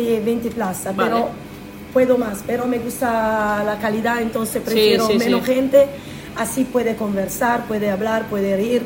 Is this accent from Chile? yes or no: no; Italy; Spanish is a second language; moved away as an adult; now in Corralejo, Spain; aparte de mi tierra, que es Italia. Esta idea nació justamente el año pasado, porque yo me quedo en la isla hace 10 años